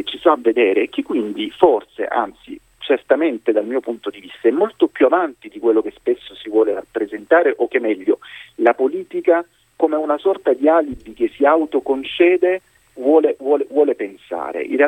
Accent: Lecce, Apulia, Italy; born there; now in Rome, Italy; Io provengo dal sud Italia, sono nato a Lecce, spesso siamo a Lecce

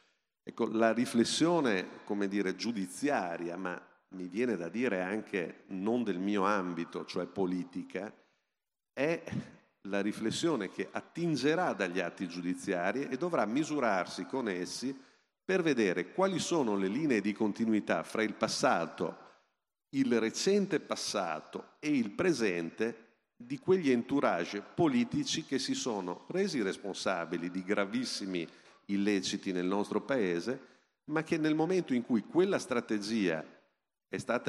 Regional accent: Venice, Veneto, Italy; mentre viaggiavo in macchina dalla mia città d'origine, anzi dal Lido di Venezia, ho fatto il Lido di Venezia

